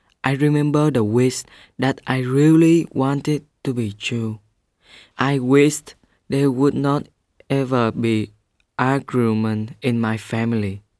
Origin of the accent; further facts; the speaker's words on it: Vietnam; I'm from Vietnam.